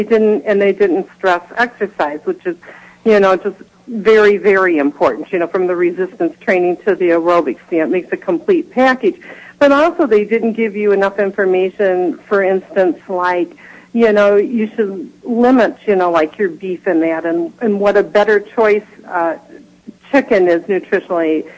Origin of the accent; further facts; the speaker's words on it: Polo, Illinois, United States; I'm from Polo, which is close to Dixon.